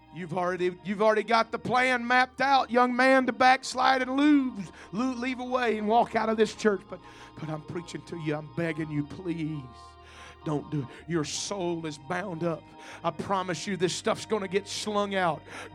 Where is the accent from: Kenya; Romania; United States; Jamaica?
United States; Alabama; I'm from Alabama, where they know how play football.